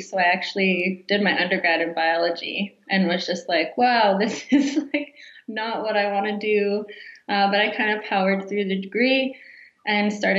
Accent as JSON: {"language": "English", "town": "Toronto", "region": "Ontario", "country": "Canada", "tie": "born or raised there", "said": "growing up in Toronto and feeling, you know, like you don't belong."}